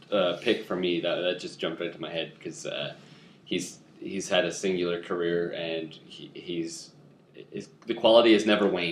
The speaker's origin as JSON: {"language": "English", "region": "California", "country": "United States", "tie": "born or raised there", "said": "I grew up in Silicon Valley with a computer programming older brother."}